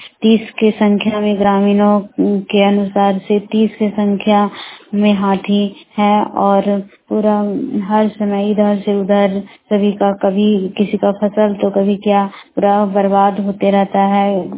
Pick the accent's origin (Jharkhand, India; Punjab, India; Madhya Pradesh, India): Jharkhand, India; Barkagaon; बड़कागांव प्रखंड की रहने वाली हूँ।